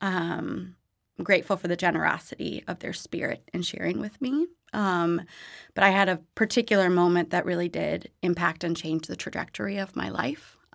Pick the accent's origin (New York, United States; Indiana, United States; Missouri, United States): Missouri, United States; St. Louis; So I grew up in St. Louis, Missouri, in an area called University City, which is down the street from Wash U